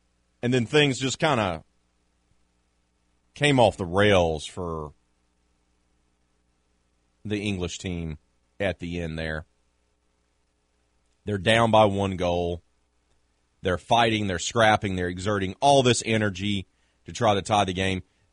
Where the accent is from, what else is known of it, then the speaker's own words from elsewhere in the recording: United States; And not just because I'm an American and we got the 4th of July holiday upon us